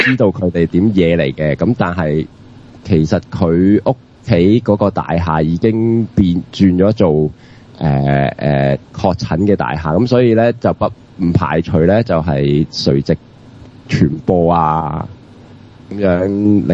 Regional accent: China; 我哋係中國人都冇用㗎嘛

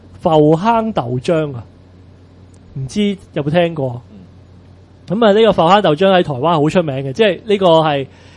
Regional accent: Hong Kong; 但係即係我香港人就會覺得食落去冇乜特別囉。

